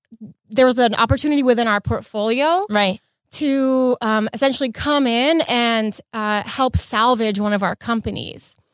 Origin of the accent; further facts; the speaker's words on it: Los Angeles, California, United States; So I'm an LA native. I was born and raised in LA, born and raised in the West Side. And after high school, I then became a sort of Bay Area transplant.